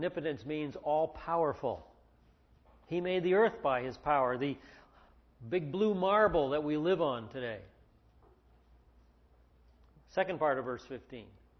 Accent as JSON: {"language": "English", "region": "Oregon", "country": "United States", "said": "I come from the Northwest, and there's water in my blood. There's moss on my back. People in Oregon are called mossbacks."}